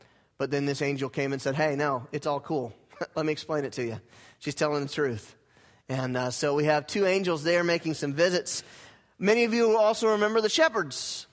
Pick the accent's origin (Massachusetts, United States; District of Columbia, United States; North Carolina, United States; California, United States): North Carolina, United States; But I grew up in North Carolina. That's not a bad thing.